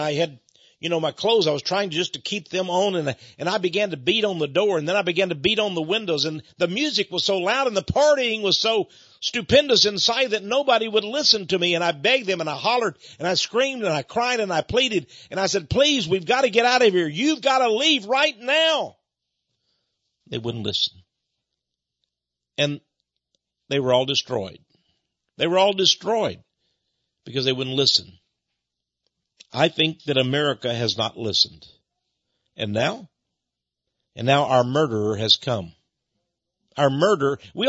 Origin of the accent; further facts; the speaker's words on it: Port Neches, Texas, United States; I know hurricanes because I come from the Gulf Coast of Texas. And from the time I was a little kid, you know, through Hurricane Audrey, Hurricane Carla, we had these monstrous hurricanes come. And in my little town of Port Neches, Texas